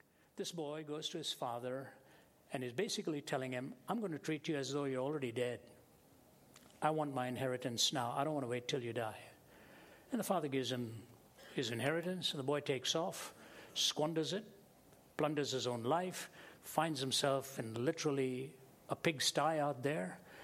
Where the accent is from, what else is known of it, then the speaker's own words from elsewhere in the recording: Delhi, India; also born or lived in Kerala / Chennai; My dad was from Kerala. He spoke Malayalam. My mother was from Chennai. She spoke Tamil. I was raised in Delhi, so I was raised speaking Hindi. I speak Hindi and I speak Tamil. Very comfortable in Hindi, quite comfortable understanding Tamil.